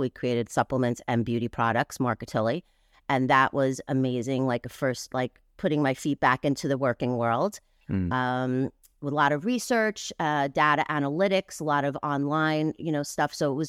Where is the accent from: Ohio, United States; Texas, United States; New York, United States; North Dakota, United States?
New York, United States; I grew up in New York. I grew up, you know, in the club scene and also very much involved in going to museums and art shows